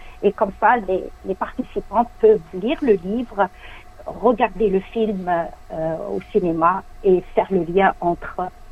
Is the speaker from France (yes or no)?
no; Algeria; Moi-même, je suis algérienne, donc je vais venir avec une tenue traditionnelle. Je suis berbère